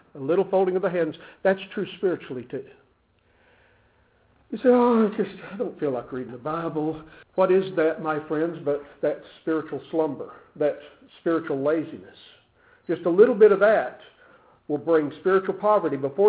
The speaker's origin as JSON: {"language": "English", "region": "Texas", "country": "United States", "tie": "born or raised there", "said": "I was from Texas, and I grew up in the panhandle of West Texas, and we had cotton fields aplenty, and cotton was just real thick."}